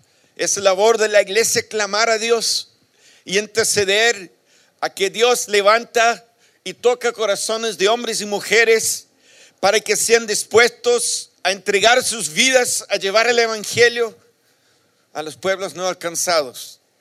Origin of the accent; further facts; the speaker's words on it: South Africa; Yo nací y crecí en Sudáfrica, y ahí fui a la universidad. Mis padres eran asistentes a una iglesia anglicana, pero nunca llegaron a conocer la fe verdadera en ese tiempo.